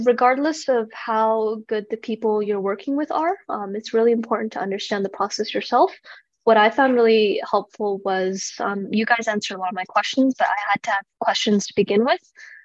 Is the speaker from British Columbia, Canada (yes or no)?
yes; Vancouver, British Columbia, Canada; now in Calgary, Canada; I'm originally from Vancouver, where kind of buying a home isn't within the realm of possibility, I guess, for someone as young as me.